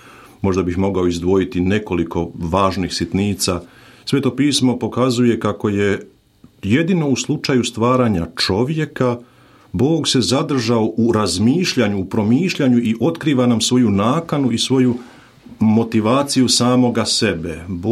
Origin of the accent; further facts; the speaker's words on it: Zagreb, City of Zagreb, Croatia; born there; also born or lived in Austria; Ja sam rođen u Zagrebu, onda sam odrastao, velik dio svoga školovanja sam proveo u Austriji, puni biblijski broj od 7 godina